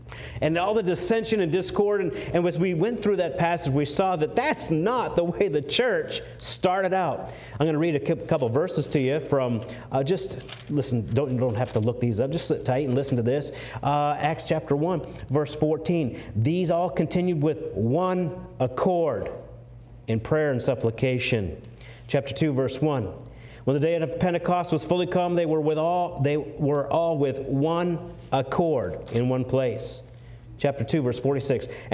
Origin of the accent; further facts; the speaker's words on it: Maine, United States; I'm from Maine.